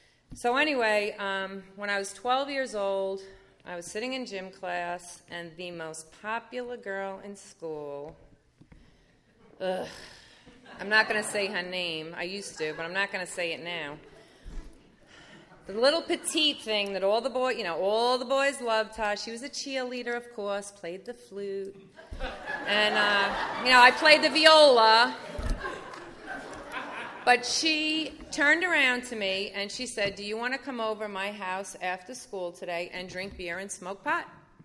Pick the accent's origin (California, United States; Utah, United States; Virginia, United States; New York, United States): New York, United States; Long Beach; now in Sedona, United States; I'm originally from Long Beach, New York, and there are a lot of newcomers in New York, and there was a lot of work to be done. I live in Sedona, Arizona now, not so much.